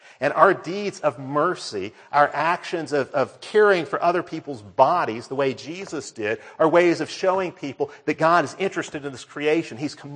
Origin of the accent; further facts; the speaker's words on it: Birmingham, Alabama, United States; You know, I come from Birmingham, which is kind of the capital of the whole radical movement